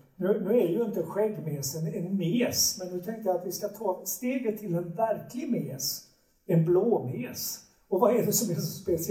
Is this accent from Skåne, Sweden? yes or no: no; Halmstad, Halland County, Sweden; som jag som halmstadbo överhuvudtaget inte kan säga namnet på